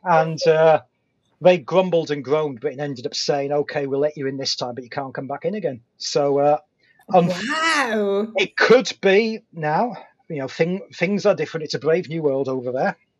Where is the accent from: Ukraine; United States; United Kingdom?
United Kingdom; accent: British; because I have that slight gravitas of having a British accent